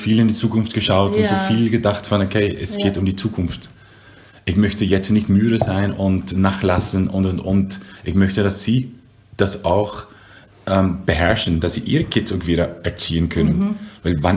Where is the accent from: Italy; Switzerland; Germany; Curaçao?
Curaçao; German is a second language; also born or lived in Netherlands; weil ich bin in Holland geboren und mit meinem vierten Lebensjahr bin ich nach Curaçao, ist meine Mutter zurückgegangen in ihre Geburtsinsel, Curaçao in der Karibik. Und da habe ich Holländisch gesprochen. Und, aber ich habe eine dunkle Haut.